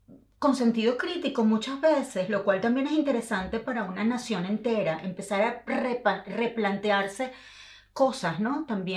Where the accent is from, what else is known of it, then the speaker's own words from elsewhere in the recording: Venezuela; moved away; porque como venezolana ha sido precioso a estas alturas de mi vida, después de la distancia